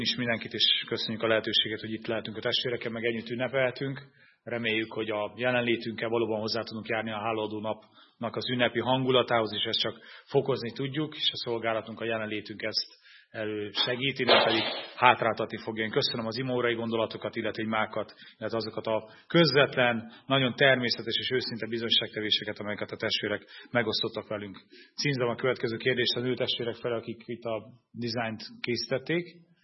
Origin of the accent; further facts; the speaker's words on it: Romania; 1980-ban születtem, romániai vagyok.